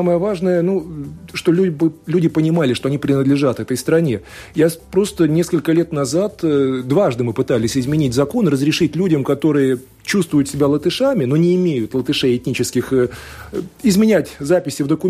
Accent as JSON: {"language": "Russian", "country": "Latvia", "said": "Я латыш русского происхождения."}